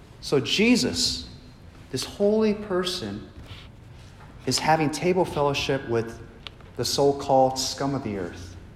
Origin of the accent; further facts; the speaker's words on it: Los Angeles, California, United States; moved away as an adult; now in Northern Virginia, United States; I'm originally from Los Angeles. I came here to the Northern Virginia region about 3 years ago for the job.